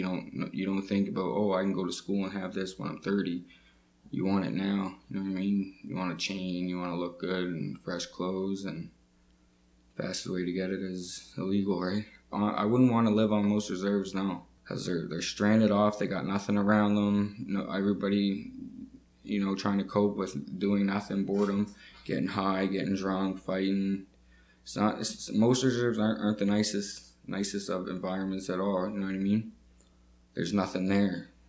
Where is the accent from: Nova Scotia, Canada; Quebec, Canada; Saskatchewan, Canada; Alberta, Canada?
Nova Scotia, Canada; Indian Brook; now in Toronto, Canada; I'm 23 years old, born on March 23rd, 1992. I'm originally from Indian Brook. My mom moved us off the reserve up to Ontario, where I lived in Toronto.